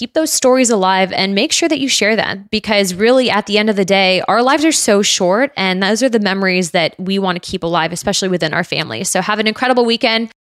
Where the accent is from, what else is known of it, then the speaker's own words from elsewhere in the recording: California, United States; Remember, I grew up in California.